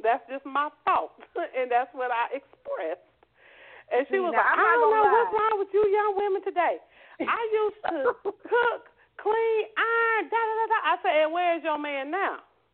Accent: California, United States; I come from California, kind of laid back. It really ain't that traditional.

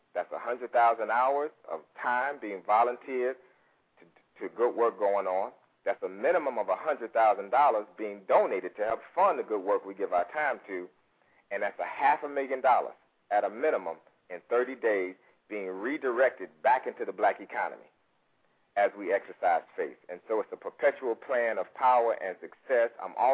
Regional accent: Chicago, Illinois, United States; now in Atlanta, United States; Originally from Chicago, Illinois. That's my hometown, Southside, so it was good to just get some of that vibe this afternoon. Here in Atlanta, Georgia

